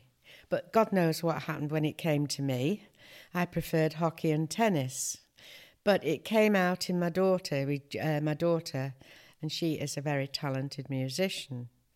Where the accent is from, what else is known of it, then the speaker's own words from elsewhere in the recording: Moss Side, North West England, United Kingdom; born there; I was born in Moss Side, and the family house there was a very musical household.